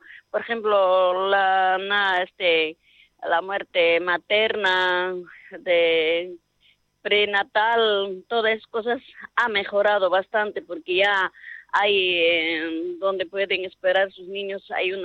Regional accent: Abancay, Apurímac, Peru; Yo vengo de Abancay, Apurímac, Perú

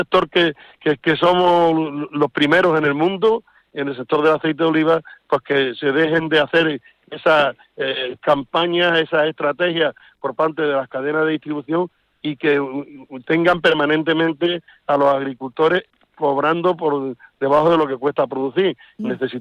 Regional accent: Extremadura, Spain; Yo soy de Extremadura

